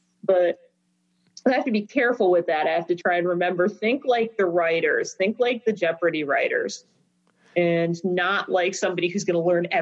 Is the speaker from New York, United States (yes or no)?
no; Michigan, United States; Canada I ought to get because I grew up near Detroit and we used to go over to Ontario all the time.